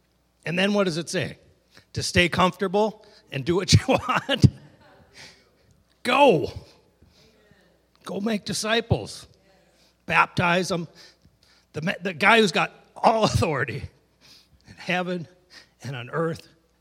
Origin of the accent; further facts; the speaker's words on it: India; We grew up in India, so it isn't like going on a mission trip.